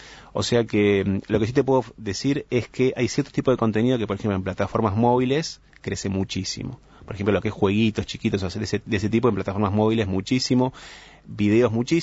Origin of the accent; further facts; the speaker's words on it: Uruguay; nos invitaron a nosotros como uruguayos